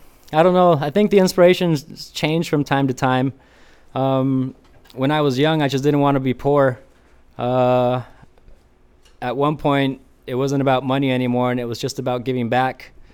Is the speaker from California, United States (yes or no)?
yes; Pacoima, California, United States; I'm a part of Pacoima. I grew up in Pacoima. I love Pacoima. I grew up on Laurel Canyon, Van Nuys, and my childhood memories are all on the streets of Pacoima.